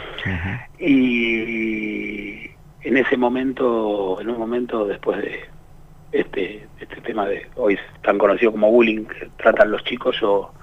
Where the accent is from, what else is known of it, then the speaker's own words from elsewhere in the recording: Buenos Aires, Argentina; soy del barrio de Flores.